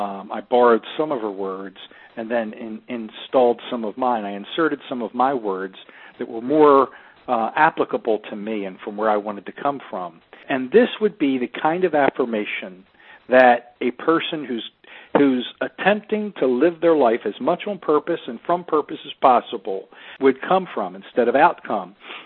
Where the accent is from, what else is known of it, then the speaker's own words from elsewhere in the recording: Baltimore, Maryland, United States; now in Tampa, United States; I live in Tampa Bay, Florida. Now, let's say that I want to go to my hometown of Baltimore, Maryland, right?